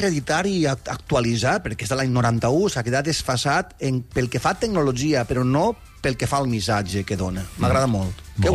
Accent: Valencian Community, Spain; perquè com a valencià, podria jo, al tractar-se de llengua, podria jo sobre aquest tema parlar-ne hores i hores

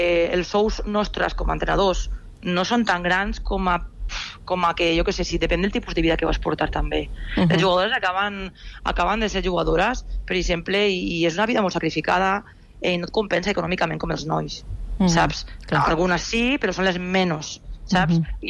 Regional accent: Castellón de la Plana, Valencian Community, Spain; Jo estic fora de casa meva, jo soc de Castelló, estic aquí, visc sola

